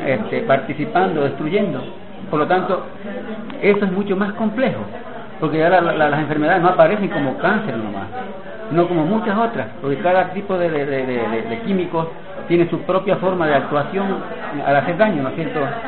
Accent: Ecuador; Pero este fenómeno se está dando en mi país, como ustedes no tienen nombre. El Ecuador es un país pequeño territorialmente.

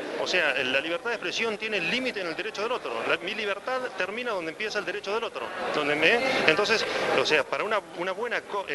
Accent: Argentina; Nosotros no, como ciudadanos argentinos, queremos establecer nuestros derechos simplemente

